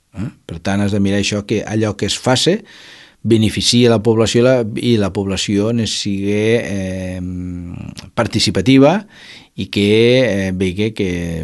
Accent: Roquetes, Catalonia, Spain; estem oberts perquè som ciutadans de Roquetes

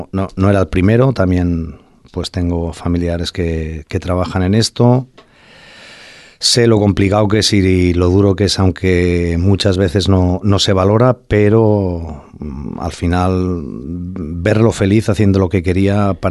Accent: Aragon, Spain; Yo, como buen maño, soy muy cabezón

